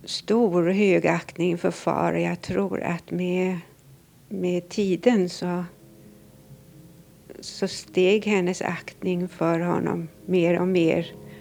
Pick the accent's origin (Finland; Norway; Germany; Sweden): Norway; now in Oslo, Norway; jag kom från Norge som flykting med mina bägge pojkar.